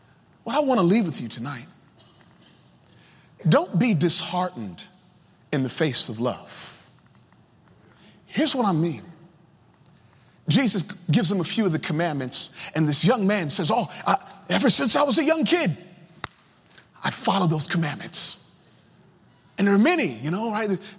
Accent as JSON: {"language": "English", "region": "Virginia", "country": "United States", "tie": "born or raised there", "said": "I mean, I grew up in Sunday school, man. I'm talking back in Virginia, right?"}